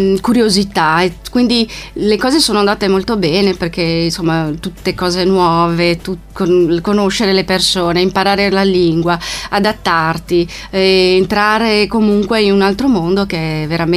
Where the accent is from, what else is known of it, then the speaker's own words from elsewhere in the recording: Rio de Janeiro, Brazil; Italian is a second language; moved away as an adult; also born or lived in Veneto; now in Italy; Rio de Janeiro.